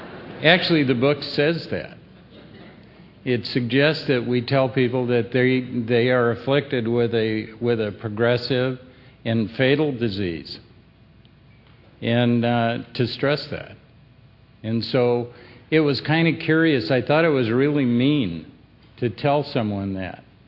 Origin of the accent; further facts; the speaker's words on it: Wisconsin, United States; I'm a Norwegian from Wisconsin. You probably don't know much about us. Kind of an unusual breed.